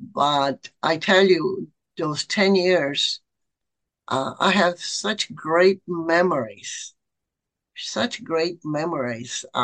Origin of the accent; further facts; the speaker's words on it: Apulia, Italy; I am from Bari.